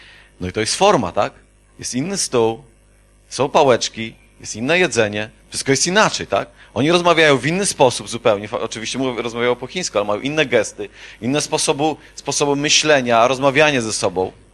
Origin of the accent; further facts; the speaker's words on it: Świdnik, Lublin Voivodeship, Poland; Jesteśmy Polakami, ze Świdnika głównie, tak? Ze Świdnika